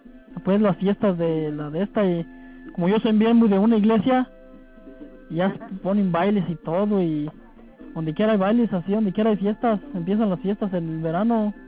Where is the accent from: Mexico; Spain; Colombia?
Mexico; now in United States; Hay la mayoría somos puros mexicanos.